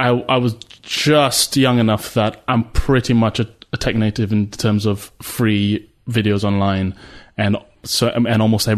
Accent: Malaysia; so my mum's British. I grew up in Malaysia. My dad's Malaysian.

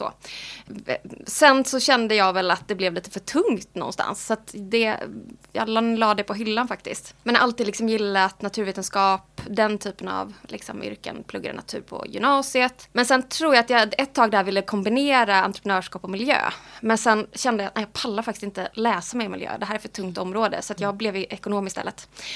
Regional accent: Småland, Sweden; Jag tror att jag är uppvuxen i Småland, alltså liksom på landet. Och kände nog aldrig riktigt att jag passade in där faktiskt.

